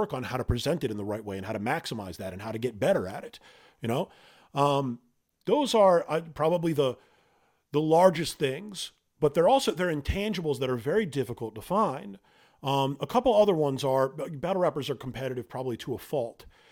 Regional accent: Massachusetts, United States; I'm from Massachusetts originally

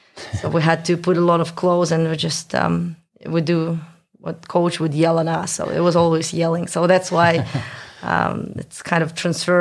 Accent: Moscow, Russia; English is a second language; So I train. I'm from Moscow. So I train in one place.

